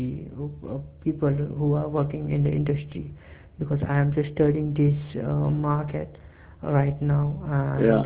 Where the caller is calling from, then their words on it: India; English is a second language; calling from India.